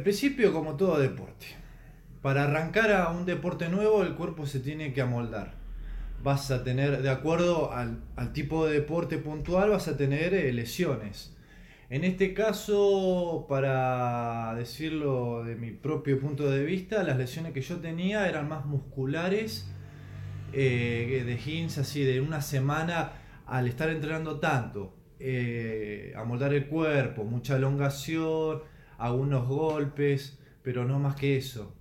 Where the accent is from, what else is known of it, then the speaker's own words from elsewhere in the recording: La Pampa, Argentina; El tema de la pandemia me obligó a quedarme acá en La Pampa, en mi pueblo